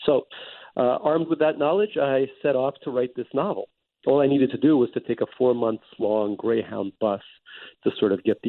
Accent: New York, United States; But almost all the friends I had, not just from Oberlin, but from growing up in New York

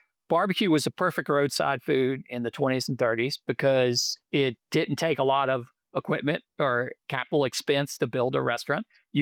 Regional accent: Greenville, South Carolina, United States; when I was growing up in Greenville, South Carolina in the 80s and 90s, I'd never heard of yellow mustard sauce.

